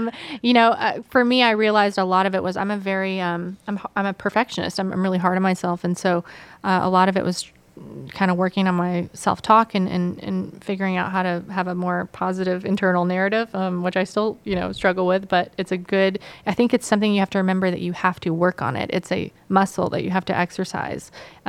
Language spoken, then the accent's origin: English; Nashville, Tennessee, United States; I grew up in Nashville, so I know everyone.